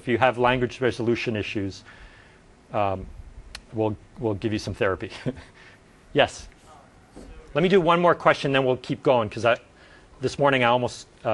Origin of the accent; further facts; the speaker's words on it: Montreal, Quebec, Canada; I did all my schooling in English. English is my preferred language. But I grew up in Montreal, and so I speak French quite well and read French, and so I've added that as my second language. And maybe I understand Italian or other languages.